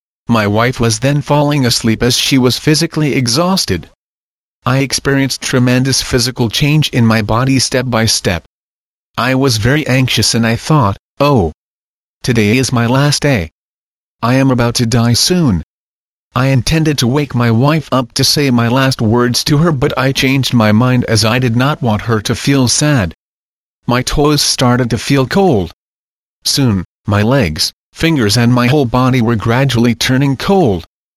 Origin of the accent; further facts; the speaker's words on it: Chin State, Myanmar; I am from Myanmar, Burma. I belong to the Chin tribe. This tribe is one of Myanmar's nationals. I came from a poor traditional peasant family.